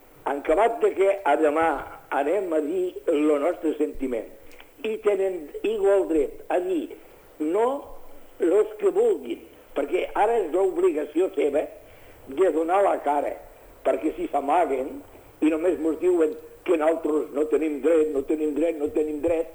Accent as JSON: {"language": "Catalan", "region": "Catalonia", "country": "Spain", "said": "Volem que ens respectin la nostra manera d'haver nascut a Catalunya."}